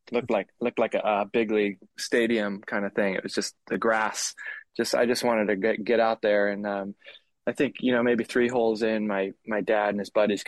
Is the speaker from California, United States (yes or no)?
yes; Fair Oaks, California, United States; I'm from Fair Oaks, suburb of Sacramento, and so we made the trip early in the morning to Poppy Hills.